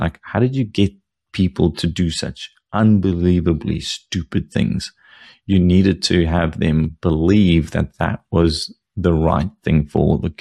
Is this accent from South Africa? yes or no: yes; South Africa; So I grew up in Africa where you had capital controls. We couldn't travel outside of the country with more than, I can't remember what it was, 10,000 rand or something like that.